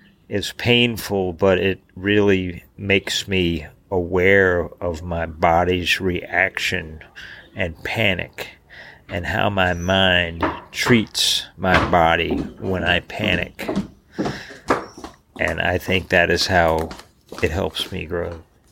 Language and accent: English; Virginia, United States; now in Chiang Mai, Thailand; I'm from Virginia in America. I'm in Thailand now because I'm retiredand living here.